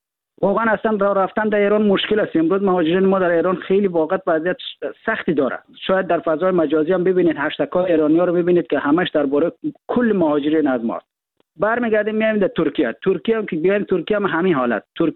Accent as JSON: {"language": "Persian", "country": "Afghanistan", "tie": "born or raised there", "said": "ما در افغانستان در کشور جنگ زده بزرگ شدیم."}